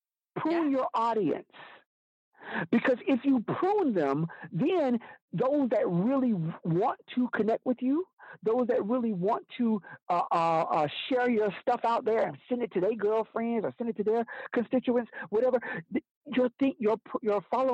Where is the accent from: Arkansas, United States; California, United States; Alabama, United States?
Alabama, United States; My grandmother, I'm from Alabama.